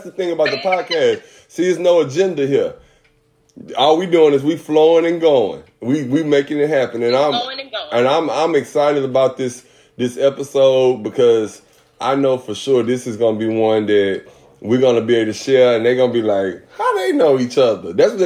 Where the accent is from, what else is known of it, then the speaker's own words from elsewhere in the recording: Houston, Texas, United States; I'm from Houston, Texas. Graduated from Jones High School.